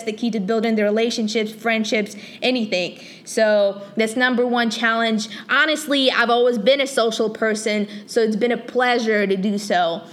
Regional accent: Ukraine; English is a second language; moved away; You know, it's one of those benefit where I couldn't find in Ukraine, back in my home country

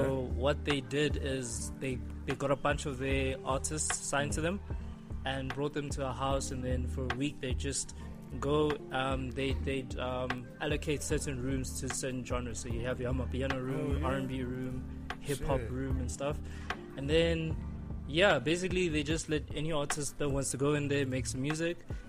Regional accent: Pretoria, Gauteng, South Africa; Born and bred in Pretoria. I've been here my whole life.

